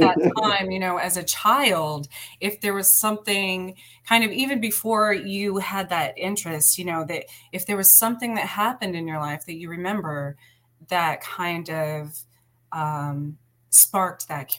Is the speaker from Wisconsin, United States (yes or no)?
no; Roswell, New Mexico, United States; born there; since I was born outside of Roswell, New Mexico